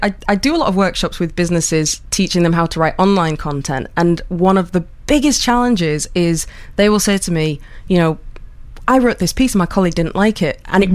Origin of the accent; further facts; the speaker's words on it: Hull, Yorkshire and the Humber, United Kingdom; I was born in Hull and grew up in the villages outside of Hull, and I'm very fond of it.